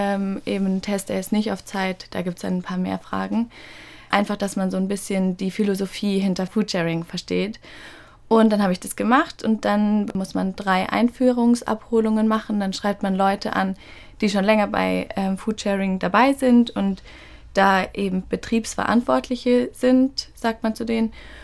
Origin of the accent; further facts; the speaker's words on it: Mannheim, Baden-Württemberg, Germany; Also ich komme aus Mannheim